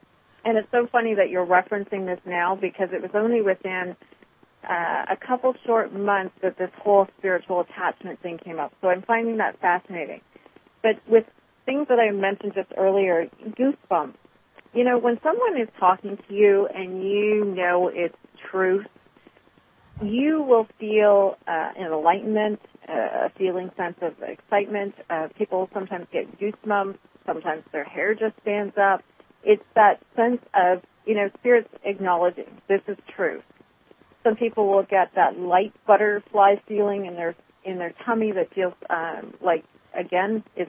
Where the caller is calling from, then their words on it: Minnesota, United States; I'm from calling from Minnesota.